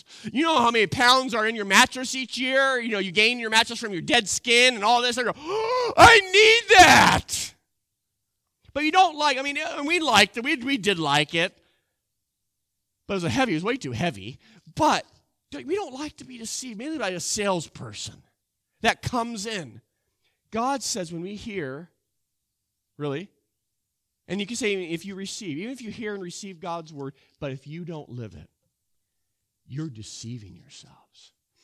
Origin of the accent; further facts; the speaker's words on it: United States; It's like, I think it's an American thing, because I'm American.